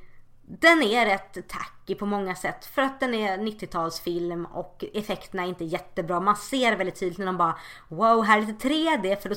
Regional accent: Kungsbacka, Halland County, Sweden; i Lilla Kungsbacka där jag växte upp.

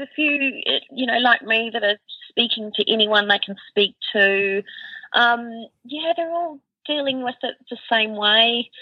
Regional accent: New Zealand; now in Perth, Australia; we obviously came from New Zealand and went to Perth. And, I mean, I'm an Australian citizen, I've lived in Australia most of my life

